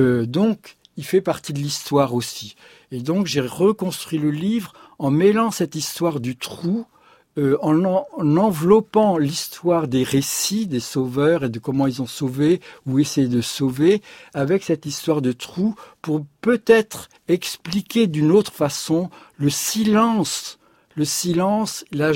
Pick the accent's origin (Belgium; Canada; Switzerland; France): France; Le Chambon-sur-Lignon, Auvergne-Rhône-Alpes; justement parce que je suis du Chambon-Sillignon